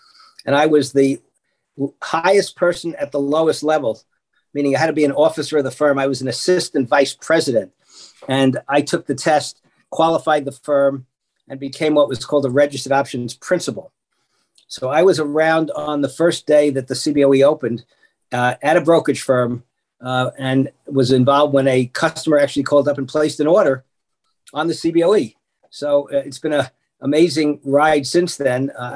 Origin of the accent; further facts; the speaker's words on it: New York, United States; So I grew up in the New York area.